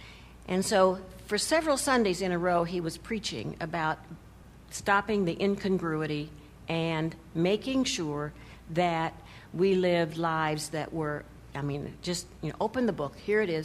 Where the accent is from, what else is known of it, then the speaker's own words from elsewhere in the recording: Iowa, United States; I was born and raised in Iowa. You know, that's another part of that history thing.